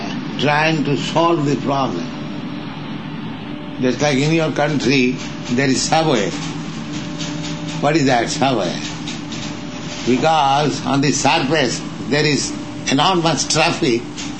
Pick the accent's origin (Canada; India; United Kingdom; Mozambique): India; now in United States; Here in America, whenever I meet some gentleman in the street, and he understands that I am coming from India, he says, India is very poverty-stricken.